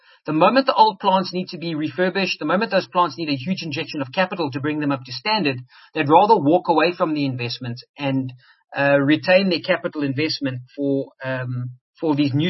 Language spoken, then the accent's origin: English; South Africa; as a South African